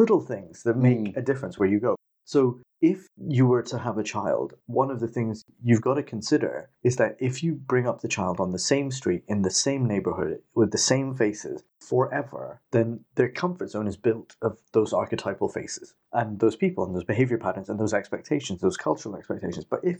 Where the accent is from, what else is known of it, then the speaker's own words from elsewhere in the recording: India; born there; So I'm 40. I was born in 78 in India, and I was born to two Christian missionary parents